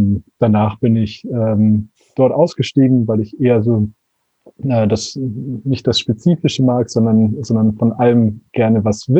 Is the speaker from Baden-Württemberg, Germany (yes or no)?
yes; Konstanz, Baden-Württemberg, Germany; Ich bin aus Deutschland, ich komme aus Konstanz am schönen Bodensee